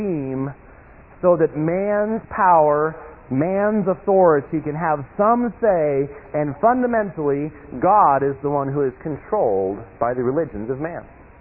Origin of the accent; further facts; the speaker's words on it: United States; because I'm an American and I've got the Bill of Rights.